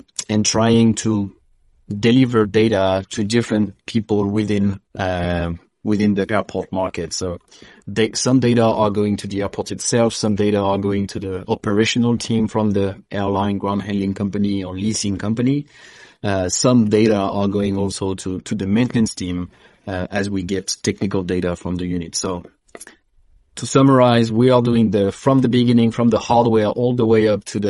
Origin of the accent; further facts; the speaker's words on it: France; accent: French; English is a second language; So ADVIES, we are a French company, as you can hear from my accent. We are the headquarters is in Toulouse.